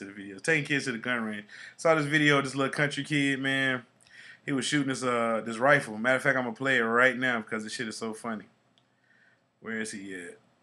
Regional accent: Texas, United States; I'm from Texas. Everybody in Texas got a gun.

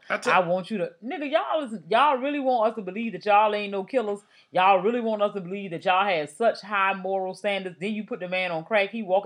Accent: Savannah, Georgia, United States; But y'all know I'm a Savannah girl, so I ain't never betraying my hometown. So I would always be willing to go back home. Savannah, Georgia is what it is.

